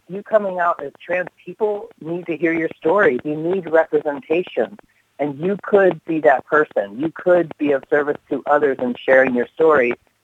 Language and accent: English; Maine, United States; growing up in Maine, I didn't have anybody that looked like me, that talked like me, that said the things that I felt.